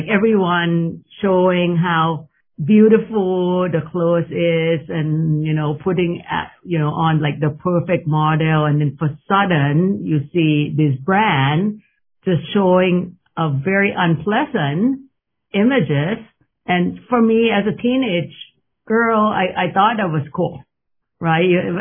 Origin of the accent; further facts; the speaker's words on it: Thailand; English is a second language; moved away as an adult; growing up in Thailand or like, you know, study design, I sketch all the time